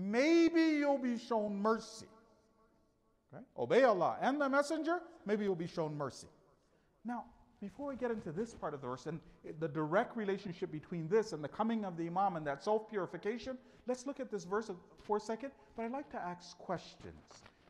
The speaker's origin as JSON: {"language": "English", "town": "Dearborn", "region": "Michigan", "country": "United States", "said": "I'm from Dearborn, so there's a lot of mu'mineen, alhamdulillah, over there in Dearborn. For some individuals, they're not used to someone who's African-American being Muslim or being Shia."}